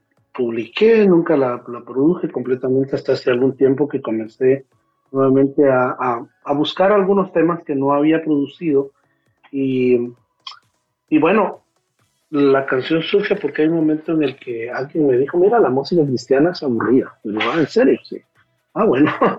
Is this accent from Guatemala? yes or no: yes; Guatemala City, Guatemala Department, Guatemala; estudié canto en el conservatorio en mi país, yo soy de la ciudad de Guatemala